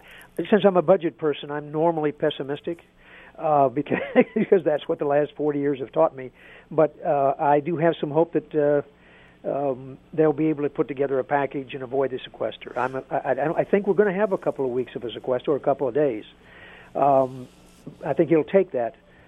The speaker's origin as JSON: {"language": "English", "town": "Walla Walla", "region": "Washington", "country": "United States", "tie": "born there", "said": "I was born in Walla Walla, Washington."}